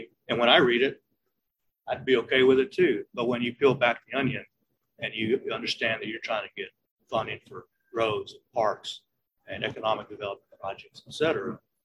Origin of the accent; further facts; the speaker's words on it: Taylor, Texas, United States; I'm from Taylor, just down the road, on the Great Barbecue.